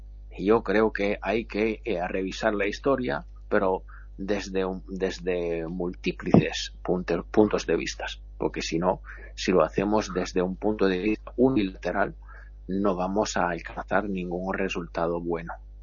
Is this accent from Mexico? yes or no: no; Italy; Spanish is a second language; Yo vivo en Italia, soy italiano